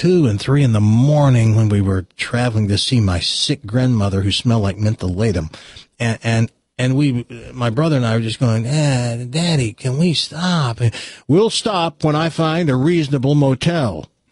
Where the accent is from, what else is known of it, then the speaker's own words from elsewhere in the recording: the South, United States; Certainly, I grew up in the South.